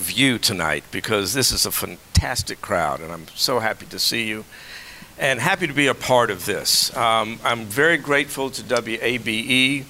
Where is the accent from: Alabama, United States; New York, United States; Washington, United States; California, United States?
Alabama, United States; I grew up in the South. It's no secret, I was born in 1949, so I was entering first grade when the Brown versus Board decision was about to be enacted. If the state of Alabama, where I was being raised